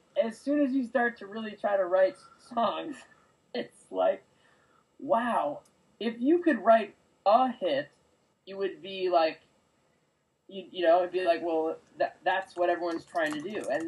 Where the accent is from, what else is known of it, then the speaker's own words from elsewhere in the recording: Long Island, New York, United States; I am from Long Island, okay?